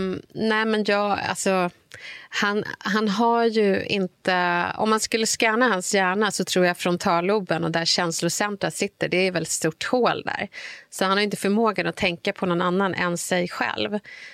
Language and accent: Swedish; Stockholm, Stockholm County, Sweden; jag var uppväxt i Bredäng och Bredäng ligger i Sveriges största klassklyfta.